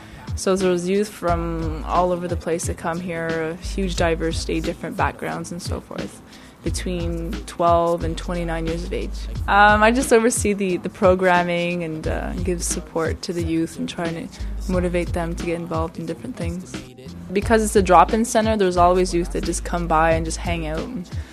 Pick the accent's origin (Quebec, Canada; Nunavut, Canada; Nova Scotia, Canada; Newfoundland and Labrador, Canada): Quebec, Canada; Val-d'Or; I'm from Val d'Or originally, but my mother's from Mistissini. I've been living in the city for about 5 years, but I've spent most of my younger years in Val d'Or.